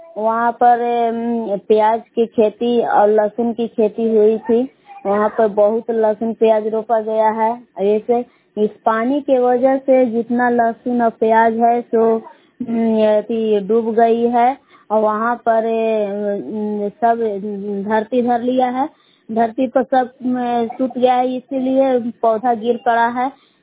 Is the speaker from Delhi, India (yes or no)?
no; Belaon, Bihar, India; ग्राम बेलाव जिला कैमूर भभुआ के निवासी हूँ।